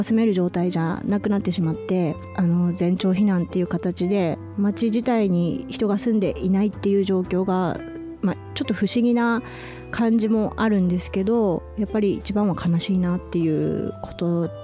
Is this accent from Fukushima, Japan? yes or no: yes; Koriyama, Fukushima, Japan; 私、郡山市出身なんですけれども